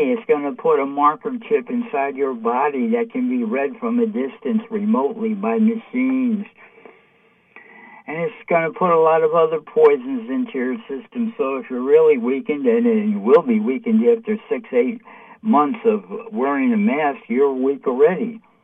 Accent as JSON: {"language": "English", "country": "United States", "tie": "born or raised there", "said": "I grew up in America here. We learned at an early age all politicians are crooks"}